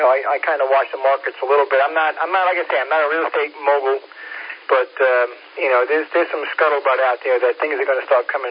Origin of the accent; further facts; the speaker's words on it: New York, United States; I grew up on Long Island.